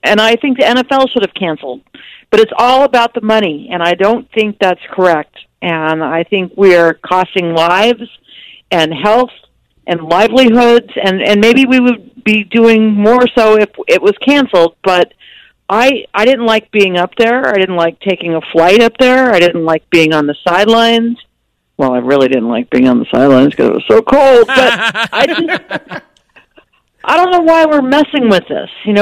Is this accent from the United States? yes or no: yes; California, United States; But I'm from California, so it was freezing.